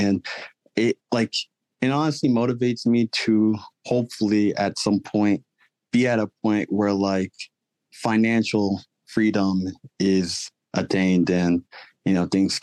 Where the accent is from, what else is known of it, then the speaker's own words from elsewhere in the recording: Lawrenceville, Georgia, United States; But ultimately, I grew up in Lawrenceville, Georgia, to two Nigerian parents.